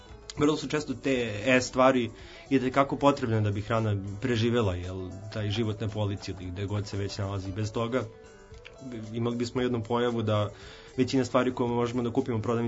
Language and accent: Serbian; Belgrade, Serbia; kod nas u Srbiji, u Beogradu